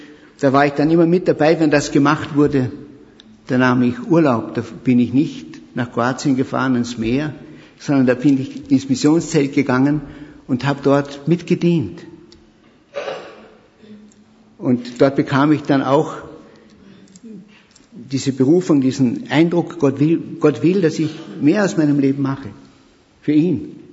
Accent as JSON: {"language": "German", "region": "Carinthia", "country": "Austria", "said": "Ich komme aus Österreich, wurde schon gesagt, geboren bin ich im Süden von Österreich, da wo die wunderschönen Seen sind, wo immer sehr viele Deutsche Urlaub machen oder durchfahren nach Kroatien und so weiter. Da komme ich her."}